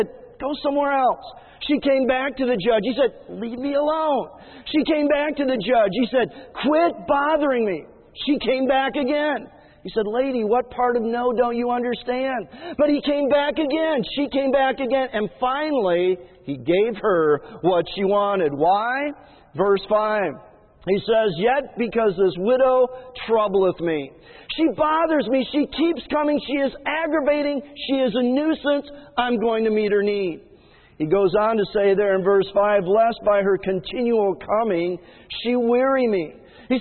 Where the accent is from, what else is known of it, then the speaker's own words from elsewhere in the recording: Illinois, United States; When I was growing up in Illinois, I played with a bunch of kids in the neighborhood who played basically all over the neighborhood.